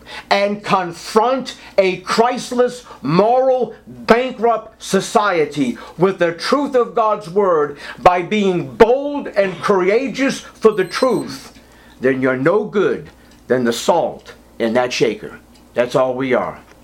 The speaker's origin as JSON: {"language": "English", "region": "East Coast", "country": "United States", "tie": "born or raised there", "said": "I was raised on the East Coast."}